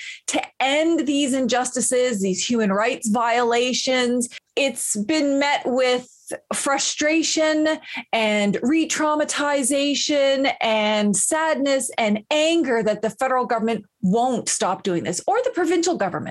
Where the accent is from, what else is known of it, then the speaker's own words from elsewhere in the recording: Ugwaganjig, New Brunswick, Canada; My home community is Ugwaganjig, and that is often referred to as Eel River Bar First Nation. It's a small First Nation near the top of New Brunswick, and I come from a big, amazing, awesome family.